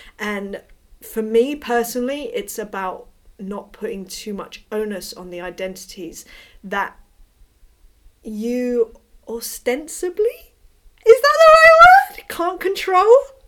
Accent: London, United Kingdom; I grew up in North London, but I don't currently live in North London.

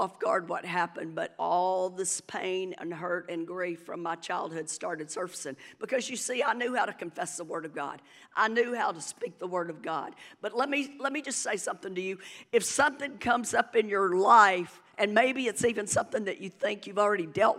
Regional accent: Manchester, Tennessee, United States; I grew up in Coffee County, Manchester, Tennessee.

